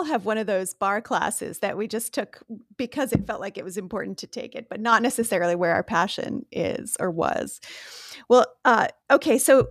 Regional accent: Ramsey, New Jersey, United States; Well, I grew up in Ramsey, so very close to Fairlawn and very close to Ridgewood.

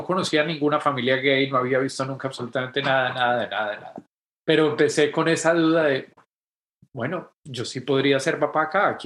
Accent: Colombia; moved away as an adult; Yo nací en Colombia y viví en Colombia hasta que tenía 29 años, 30 años.

